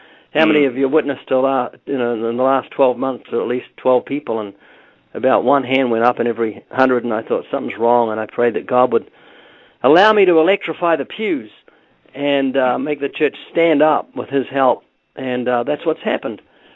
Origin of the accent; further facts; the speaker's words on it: New Zealand; accent: New Zealand; now in United States; I was born twice in New Zealand. Notice the slight accents because I've only been in the U.S. 22 years, but I spent most of my life in, down under in New Zealand walking around upside down.